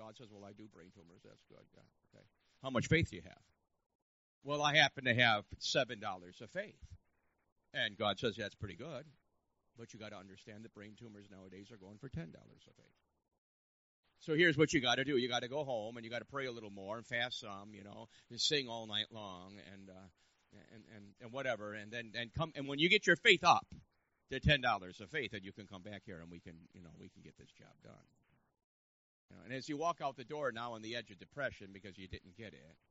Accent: New York, United States; That's because I'm from New York, and that's my bad attitude.

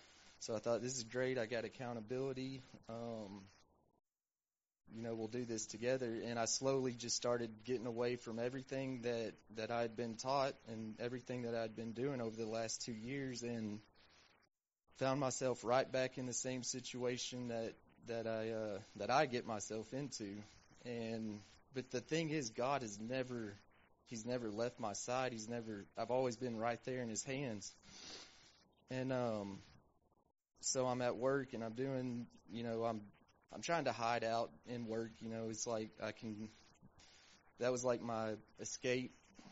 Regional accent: Mansfield, Texas, United States; I'm 38 years old. I'm from Mansfield, Texas, and I've been here 3 days shy of a month

